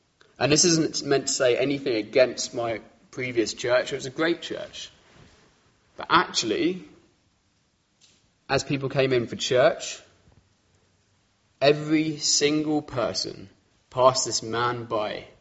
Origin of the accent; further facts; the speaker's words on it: South East England, United Kingdom; I grew up in Kent, hence my ridiculously posh voice.